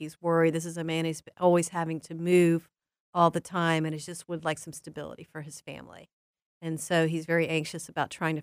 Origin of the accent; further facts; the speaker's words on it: Southern United States, United States; So being away from Korea when I moved to Chattanooga, even though I'm from the South